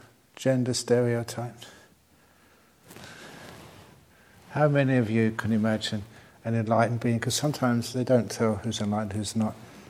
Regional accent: United Kingdom; I'm a Brit too.

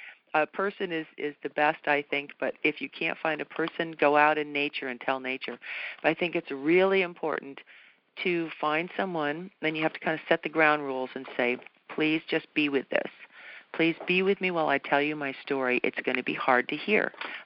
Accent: New England, United States; I was brought up, I'm from New England originally, and you're not supposed to see pain, know about pain, talk about pain, show your pain.

